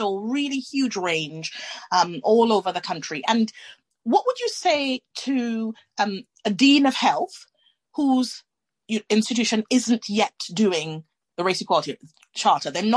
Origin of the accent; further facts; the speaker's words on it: Trinidad & Tobago; And I'm from Trinidad, some of you will know.